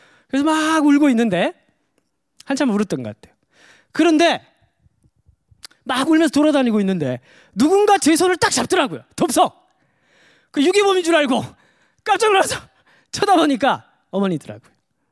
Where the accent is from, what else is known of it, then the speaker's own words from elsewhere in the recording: Daegu, South Korea; 제가 대구 사람인데 잘 모르더라고요. 사람들이 제가 대구 사람인지 사투리를 잘 안 써서 그런지 모르겠지만